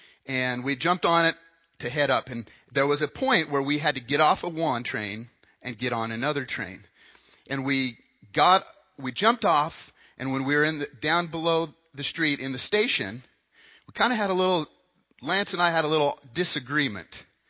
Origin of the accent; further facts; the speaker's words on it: Wyoming, United States; if you were born and raised in Wyoming in a town of about 10,000 people, that was scary.